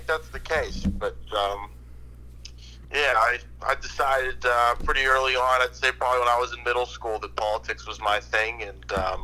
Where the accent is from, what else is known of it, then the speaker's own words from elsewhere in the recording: Pennsylvania, United States; and I'm from the Mon Valley, which is a bunch of old steel towns that used to be thriving. They're not quite as thriving as they used to be.